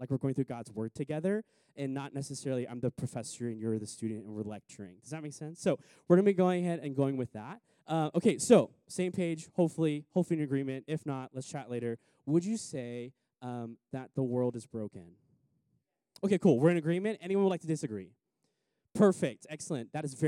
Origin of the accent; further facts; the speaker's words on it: Hawaii, United States; I'm from Hawaii.